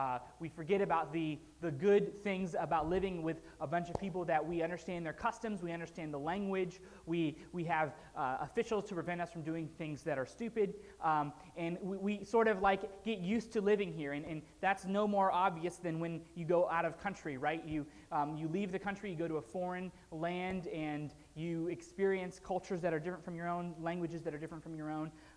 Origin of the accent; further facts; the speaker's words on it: United States; just the good benefits I have of being an American.